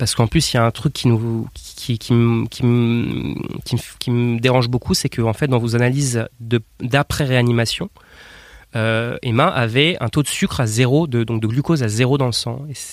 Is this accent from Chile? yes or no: no; Nantes, Pays de la Loire, France; born there; moi, je viens de France, né à Nantes, et ma femme née en Sibérie, à Irkoutsk, à côté du Baïkal